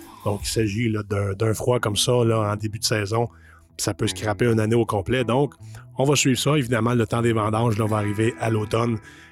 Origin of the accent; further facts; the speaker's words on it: Quebec, Canada; Un nouveau vignoble qui arrive au Québec, évidemment, comme vous le savez, dans ma région natale de Bois-Missisquoi